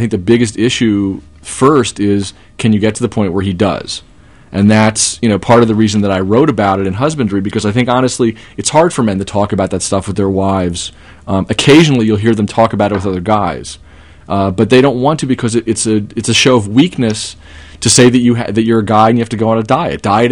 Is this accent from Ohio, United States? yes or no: no; Harrisburg, Pennsylvania, United States; I grew up in Harrisburg in a Jewish community there